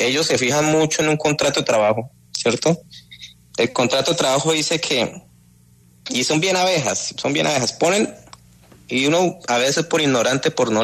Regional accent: Colombia; Porque somos colombianos, somos extranjeros

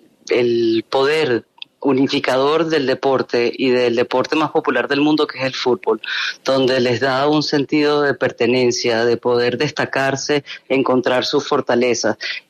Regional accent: Venezuela; Yo como venezolana amo Colombia

